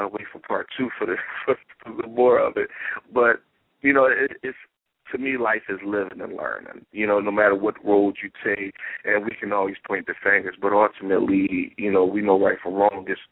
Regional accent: Philadelphia, Pennsylvania, United States; I mean, I come from the hood. Like, I'm born and bred in North Philly, and I've seen a lot

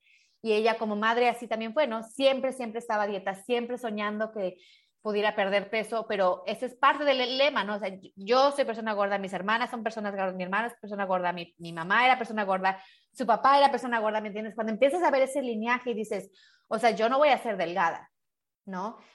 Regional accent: Mexico; born there; yo soy latina y nací en México y tengo un acento y lo que tú quieras, pero aún así mi piel es blanca

